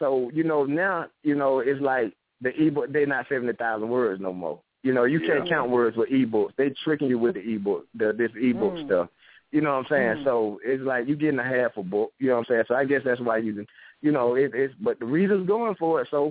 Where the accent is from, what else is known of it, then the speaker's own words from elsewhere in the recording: Atlanta, Georgia, United States; Hey, Atlanta, College Park, born and raised in Atlanta.